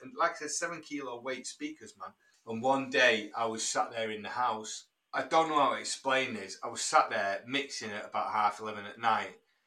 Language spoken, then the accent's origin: English; Heaton Chapel, North West England, United Kingdom; in the backdrop is supposed to be my hometown where I grew up, of Heaton Chapel.